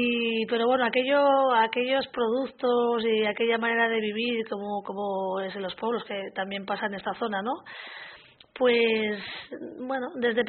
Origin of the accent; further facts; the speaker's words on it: Liébana, Cantabria, Spain; Bueno, yo soy de Líbana, nací en un entorno totalmente rural y en una familia sin muchos recursos, ahí en medio de las montañas de Cantabria.